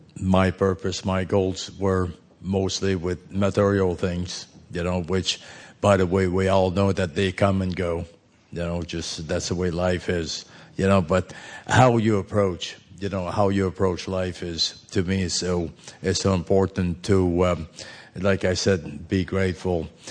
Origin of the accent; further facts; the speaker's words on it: Montreal, Quebec, Canada; When I grew up in Montreal, I was, you know, by the time I was about 6, realizing what was going on around me, my grandmother was helping us to, you know, my mom to raise us.